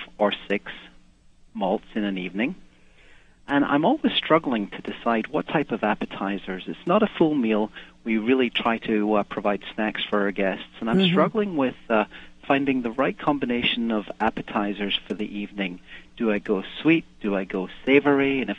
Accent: Scotland, United Kingdom; now in United States; Well, I am originally Scottish and now living in the U.S.

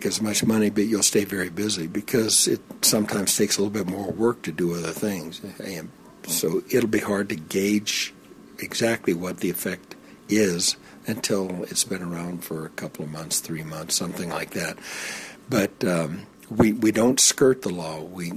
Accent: United States; I'm an American. I'm a free person.

